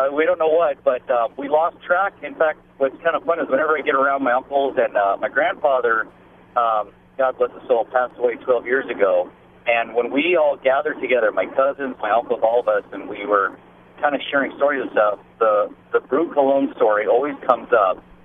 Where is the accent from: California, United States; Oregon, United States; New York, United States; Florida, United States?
Oregon, United States; it reminded me of when I grew up back in Oregon, we had sort of a re-gifting tradition among the men of my family.